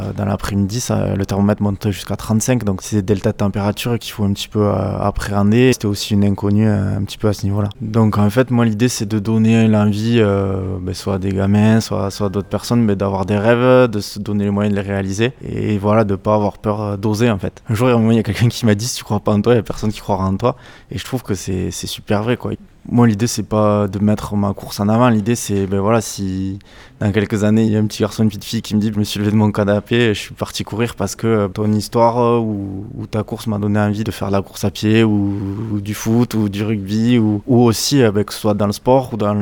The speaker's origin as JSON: {"language": "French", "town": "Millau", "region": "Occitanie", "country": "France", "tie": "born or raised there", "also_born_or_lived": "Aix-en-Provence / Toulouse", "said": "j'ai 29 ans et je suis originaire de Millau. J'ai fait toute ma scolarité à Millau, ensuite j'ai fait 2 ans à Aix-en-Provence pour mes études et après 4 ans à Toulouse et je suis revenu sur Millau après quand je suis rentré dans la vie active."}